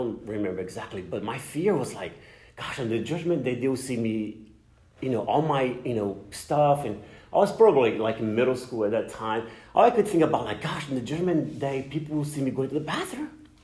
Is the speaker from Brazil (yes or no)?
yes; Brazil; I grew up Protestant in Brazil, so I did not grow up Catholic.